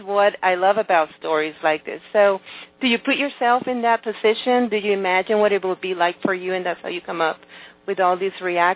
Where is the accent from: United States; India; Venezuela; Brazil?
Venezuela; Because, I come from a different era, and, you know, growing up in Venezuela, you know, you would actually, sometimes we wouldn't have powers, and sometimes we wouldn't have water